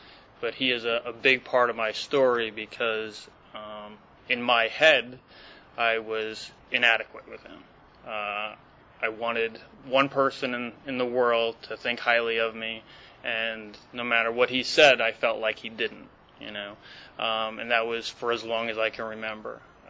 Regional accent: New York, United States; I'm the oldest of six kids, Irish Catholic family, if you wouldn't guess by the six. I grew up mainly in New York.

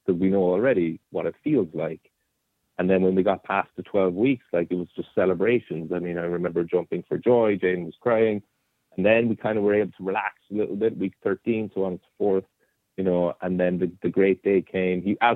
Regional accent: Ireland; I wanted to know about my life … you know, growing up in Ireland.

